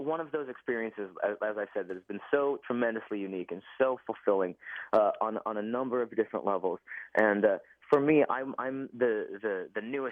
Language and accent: English; Seattle, Washington, United States; I grew up in Seattle, so, you know, you go looking for a flannel.